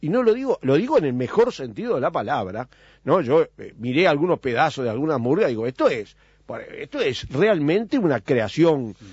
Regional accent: Sicily, Italy; born there; Spanish is a second language; del lugar escuchemos donde yo nací, en Sicilia, la murga y el carnaval no son

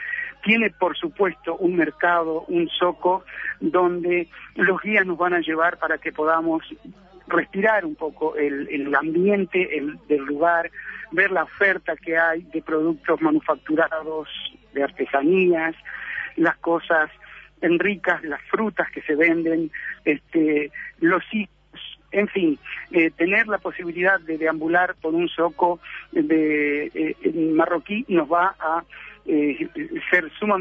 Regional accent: Uruguay; Así como los uruguayos, de repente vamos quizá a Buenos Aires

